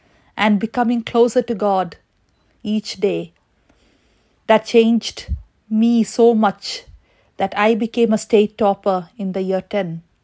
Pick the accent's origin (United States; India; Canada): India; Shillong, Meghalaya; I grew up in Shillong, which is the northeast part of India, where both my parents were in military service